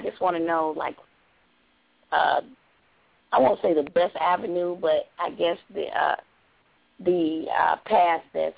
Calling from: Tucker, Georgia, United States; I'm calling from Tucker, Georgia.

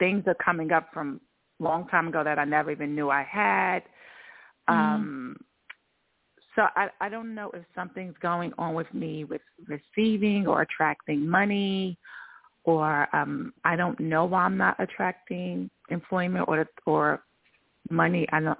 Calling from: Georgia, United States; I'm in Georgia.

